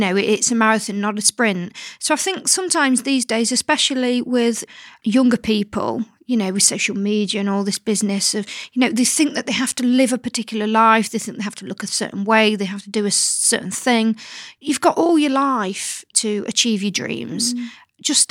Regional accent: East Midlands, United Kingdom; accent: Derbyshire; for about 10 minutes, I didn't open my mouth because I thought, gosh, my Derbyshire accent, all right, me duck.

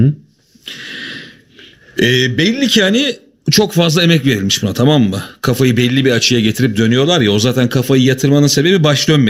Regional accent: Kahramanmaraş, Turkey; Ben kendim Kahramanmaraşlıyım ama eşim de Maraşlı.

